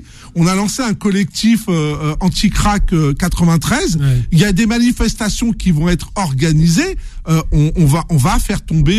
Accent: France; born there; on est français, on est né français. On n'a pas été naturalisé, on est de droit

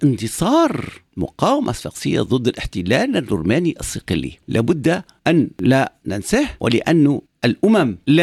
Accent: Tunisia; احنا عندنا في تونس وفي مصر بالخصوص في الشرق عندنا الملوخية

